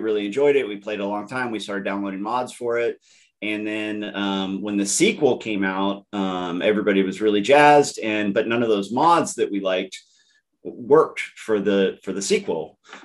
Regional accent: Alaska, United States; I grew up in Alaska, and me and my mother, we went on a road trip. And a road trip in Alaska is what you can imagine it is.

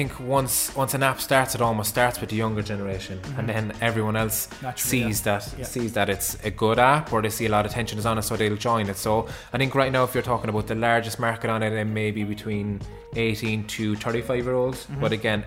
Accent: Ireland; I think us as Irish people, we're naturally nosy

